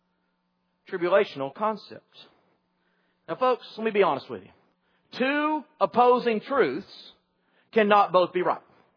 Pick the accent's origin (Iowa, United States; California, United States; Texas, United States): Texas, United States; Now, I did not grow up on a farm, but I grew up in Texas, and well, that's not close enough, but it'll work for this illustration.